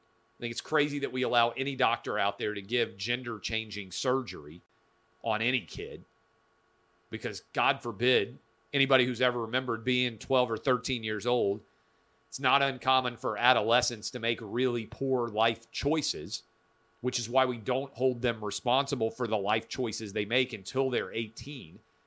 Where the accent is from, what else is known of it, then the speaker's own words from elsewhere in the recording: Nashville, Tennessee, United States; Finally, you guys know, born and raised in Nashville, public school K through 12.